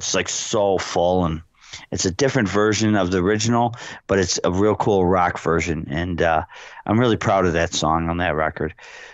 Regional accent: Buffalo, New York, United States; I have this great guitar player, Art Kalenda, from my hometown of Buffalo.

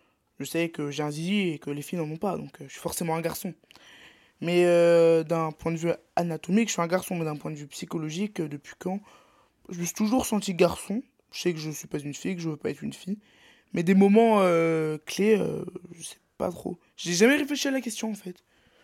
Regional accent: Brittany, France; Ouais, je suis breton. Oui, j'aime les crêpes, j'aime le beurre salé, donc oui, je suis breton.

